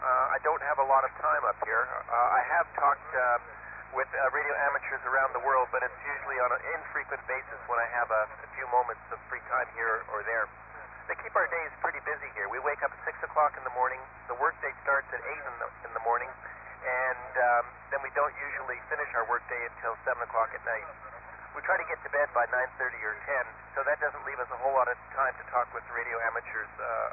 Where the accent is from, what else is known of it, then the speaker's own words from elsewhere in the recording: Canada; I'm Canadian, and certainly some of the issues that we're facing in Canada are important to me.